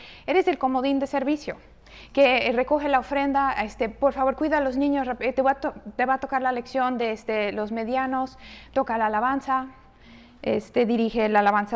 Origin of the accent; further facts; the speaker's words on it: Mexico; born there; Yo nací en México, igual que mis hermanas, me considero mexicana, no importa, ignora este rostro. Soy hija de pastor, esposa de pastor, madre de hijos de pastor